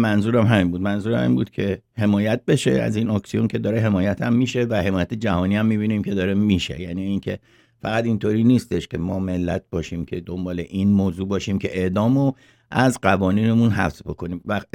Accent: Iran; به نظر من به عنوان یک ایرانی باید دنبال این باشم

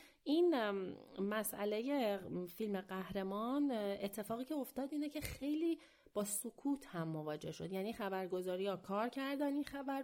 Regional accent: Iran; ولی در هر حال خب به عنوان یک ایرانی از اینکه ایران امسال از اسکار جاموند خوشحال نیستم

